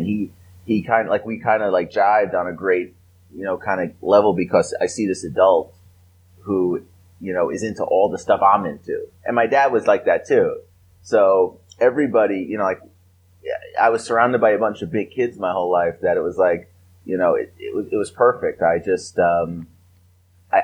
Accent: Staten Island, New York, United States; and I grew up in Staten Island, New York.

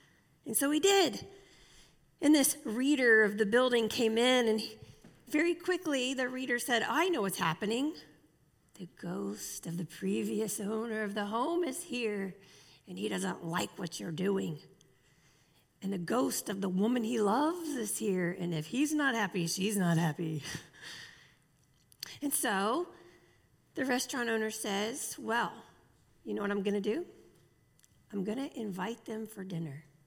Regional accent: New Orleans, Louisiana, United States; Especially being from Louisiana, especially growing up around New Orleans, everybody has a story they're going to tell you.

